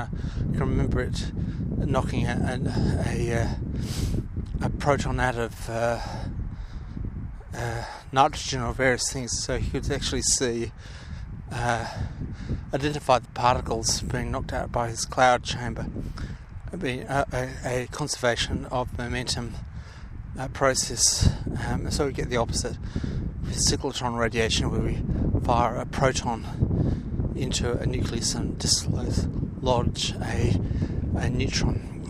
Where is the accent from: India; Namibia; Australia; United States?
Australia; South Australia; especially because I'm South Australian.